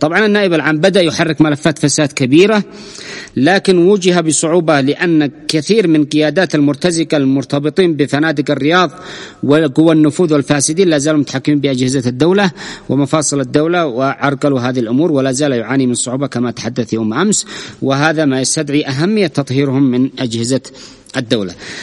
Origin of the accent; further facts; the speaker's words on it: Yemen; نحن كشعب يمني